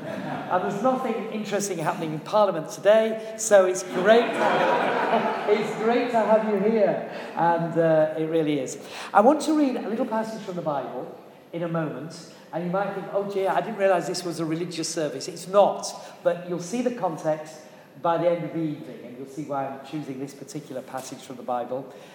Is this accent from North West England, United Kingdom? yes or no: no; Yorkshire and the Humber, United Kingdom; but I come from Yorkshire, and I'm just visiting down here for a week.